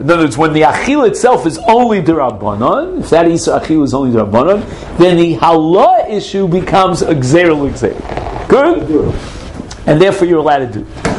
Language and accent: English; Brooklyn, New York, United States; You're from South Africa, right? And I'm from Brooklyn, New York.